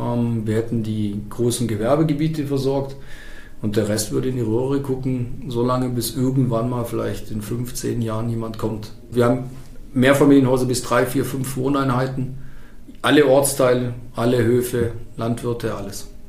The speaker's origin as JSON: {"language": "German", "town": "Donaueschingen", "region": "Baden-Württemberg", "country": "Germany", "tie": "born or raised there", "also_born_or_lived": "Villingen-Schwenningen", "said": "50 Jahre mittlerweile, gebürtig hier aus der Region. Das ist eigentlich was ganz Spannendes vielleicht daran. In Villingen-Schwenningen geboren und dann aufgewachsen in Donaueschingen."}